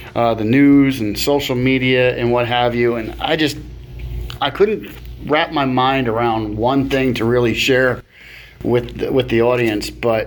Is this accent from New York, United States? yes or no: yes; New York, United States; So, as many of you know, I am from New York.